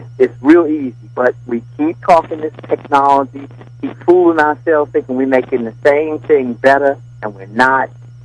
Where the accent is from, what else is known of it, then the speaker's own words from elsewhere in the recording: United States; because the real problem for us as Americans is to, when do we stand up and say, stop put